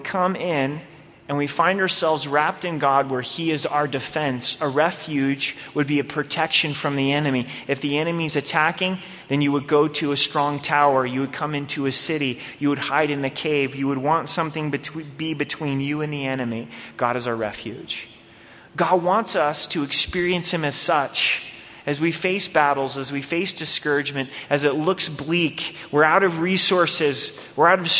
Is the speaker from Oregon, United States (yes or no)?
yes; Oregon, United States; now in Colorado, United States; I grew up in Oregon. I've been out here in Colorado for 8 years now, and there are some earthquakes in Oregon